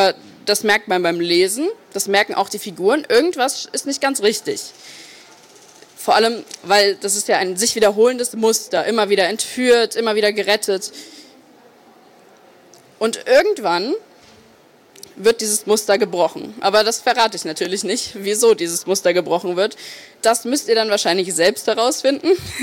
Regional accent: Frankfurt am Main, Hesse, Germany; Ich komme aus Frankfurt am Main und habe gerade diese Woche mein Abitur geschrieben.

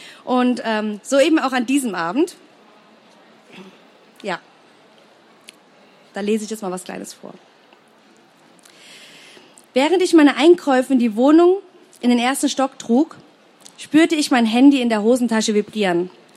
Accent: Heidelberg, Baden-Württemberg, Germany; ihnen die schönsten Flecken meiner Heimatstadt zu zeigen. Denn Heidelberg hat noch viel mehr zu bieten als das bekannte Heidelberger Schloss.

